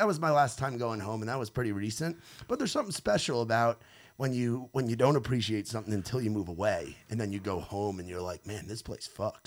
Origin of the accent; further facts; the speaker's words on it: New York, United States; Or like a Jones Beach, which I'm from New York, but I never went to Jones Beach.